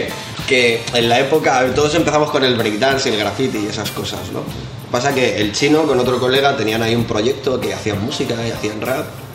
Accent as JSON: {"language": "Spanish", "region": "Balearic Islands", "country": "Spain", "said": "Bueno, venimos de Mallorca, que todo, como todo el mundo sabrá, es la isla más rica de toda España, ¿no?"}